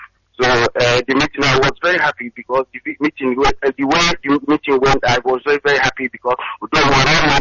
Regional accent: Anambra, Nigeria; now in Leeds, United Kingdom; I'm coming from Leeds. I'm from Oray, in Agra Taroku government, Anambra State.

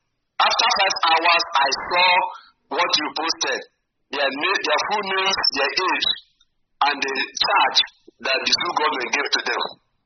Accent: Uguta, Imo, Nigeria; now in Indiana, United States; I'm from Uguta, Imo State, Biafra land.

